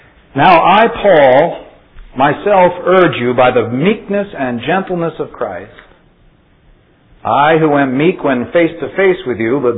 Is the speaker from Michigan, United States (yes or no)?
no; New York, United States; I come from New York, and I've been through these parts on other occasions